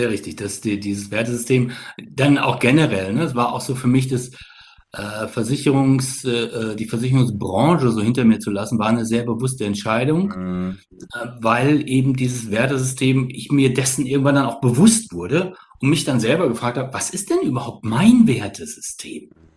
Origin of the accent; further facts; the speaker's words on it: Germany; Da bist du da als Deutscher in einem, also in dem Land Schweiz, ja, also dem Schweizer, der Schweizer Niederlassung und auch schon mal wieder schwierig, ja.